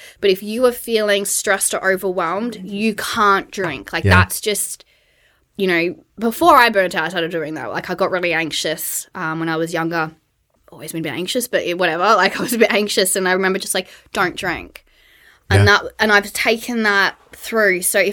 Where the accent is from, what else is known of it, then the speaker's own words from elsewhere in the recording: Australia; now in United Kingdom; I grew up in Australia, I live in the UK now.